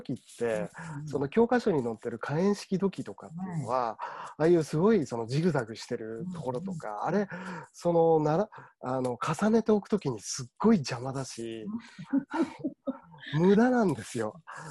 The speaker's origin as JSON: {"language": "Japanese", "town": "Tokamachi", "region": "Niigata", "country": "Japan", "tie": "born or raised there", "said": "あれはね僕の生まれ故郷の十日町っていうところで出てて"}